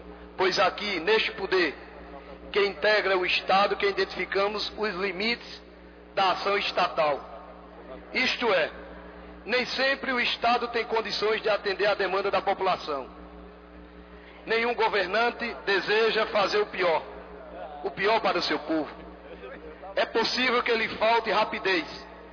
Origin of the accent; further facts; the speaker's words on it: Santa Cruz do Capibaribe, Pernambuco, Brazil; a população de Santa Cruz me deu a oportunidade de ser eleito prefeito da minha querida cidade, da minha cidade natal.